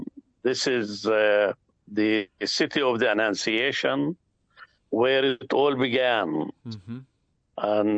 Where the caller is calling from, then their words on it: Nazareth, Northern District, Israel; I'm calling from Nazareth and not from Jerusalem. I'll be in Jerusalem tomorrow.